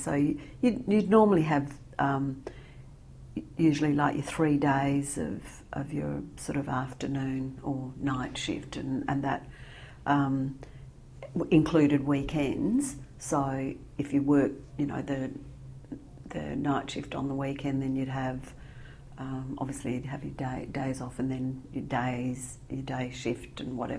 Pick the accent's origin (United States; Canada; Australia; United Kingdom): Australia; Adelaide, South Australia; born there; I was born in 1956 in Adelaide to parents of Greek background. My parents had migrated here in 1954